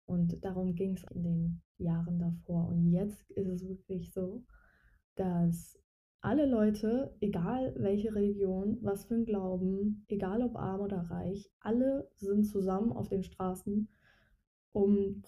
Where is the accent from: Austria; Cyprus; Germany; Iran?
Iran; nicht nur natürlich als Iranerin und als Frau